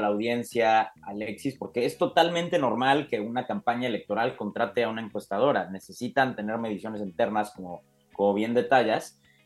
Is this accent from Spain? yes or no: no; Puebla, Mexico; Y digo esto yo siendo poblano, entonces lo puedo decir.